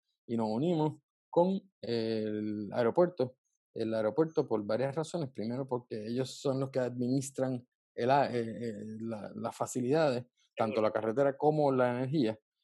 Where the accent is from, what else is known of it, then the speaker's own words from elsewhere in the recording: Puerto Rico; No porque yo soy puertorriqueño